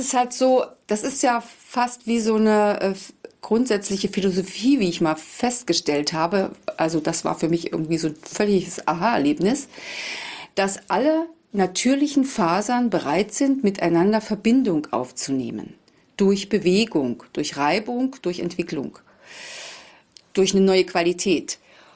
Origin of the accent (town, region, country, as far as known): Wangelin, Mecklenburg-Vorpommern, Germany